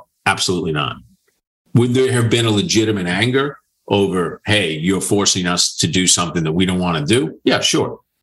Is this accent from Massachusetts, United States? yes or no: yes; Boston, Massachusetts, United States; So I grew up in Boston.